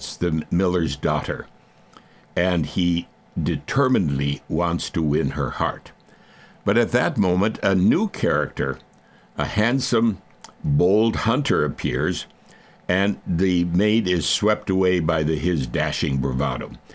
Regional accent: Minnesota, United States; In the 50s, he taught music and voice at the University of Minnesota, which is my home state.

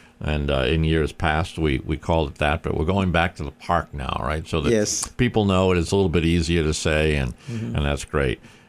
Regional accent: Warwick, Rhode Island, United States; I know when I was growing up in Warwick, Park Theater was a place to go to watch movies.

